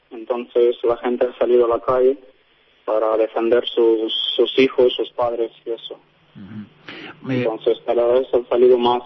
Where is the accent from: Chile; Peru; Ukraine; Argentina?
Ukraine; Ternopil Oblast; Spanish is a second language; now in Móstoles, Spain; Soy de parte de comunidad de Ternópil.